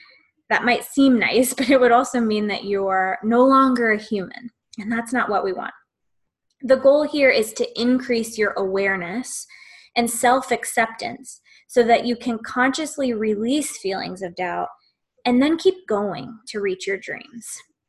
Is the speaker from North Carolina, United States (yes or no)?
yes; Charlotte, North Carolina, United States; now in London, United Kingdom; I'm originally from the United States, live in Charlotte, North Carolina, but am in London, England for a year